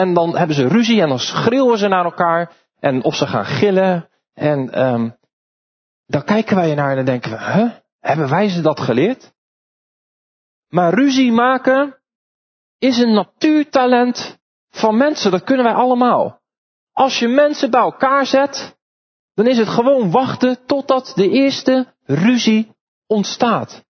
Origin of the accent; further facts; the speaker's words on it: Dordrecht, South Holland, Netherlands; Ik kom uit Dordrecht.